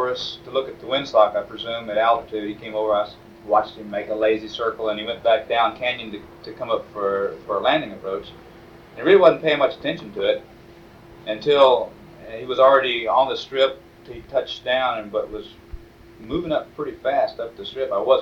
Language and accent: English; Georgia, United States; He was from New York, and I was from Georgia.